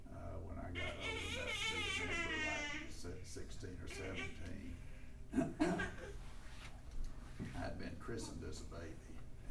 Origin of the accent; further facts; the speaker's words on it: Junction, Texas, United States; We're from Junction.